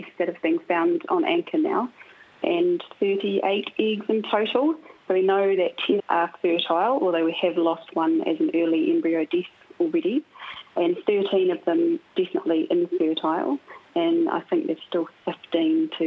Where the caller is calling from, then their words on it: Codfish Island, Southland, New Zealand; At the moment, I'm beaming in from Whenua Ho, Codfish Island.